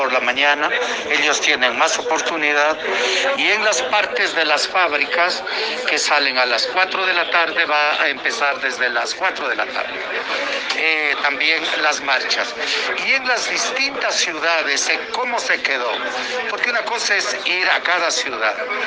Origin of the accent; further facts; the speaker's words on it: Ecuador; otra cosa que le pedimos como ecuatorianos